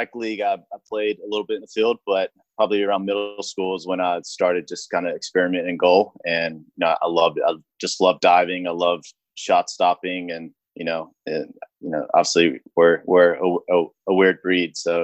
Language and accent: English; Clinton, North Carolina, United States; So from a small town, Clinton, North Carolina, population, about 8,000. So very small town. It was a football town.